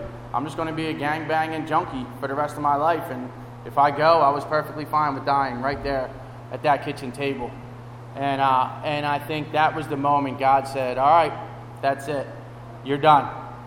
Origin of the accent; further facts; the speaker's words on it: Wilmington, Delaware, United States; I grew up in Wilmington, in Delaware. If you guys are familiar with Wilmington, Delaware, just out on the outskirts in a little town called Ellesmere.